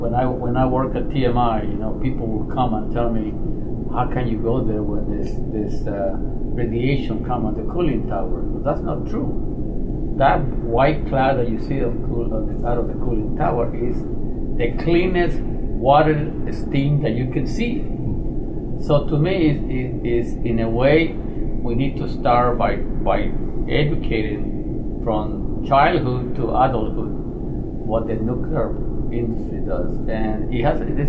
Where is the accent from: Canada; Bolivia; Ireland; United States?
Bolivia; English is a second language; I'm from Bolivia, originally